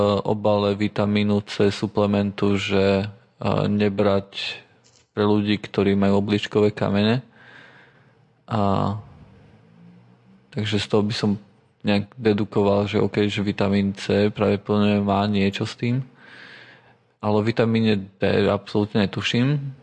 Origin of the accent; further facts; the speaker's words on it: Rožňava, Košice Region, Slovakia; Takže ja som vyrastal v Rožňave